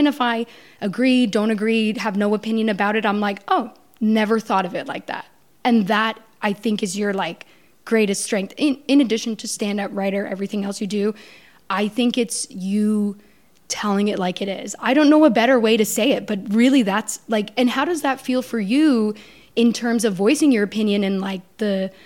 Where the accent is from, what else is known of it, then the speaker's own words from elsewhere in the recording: Canada; And maybe it's because I'm Canadian.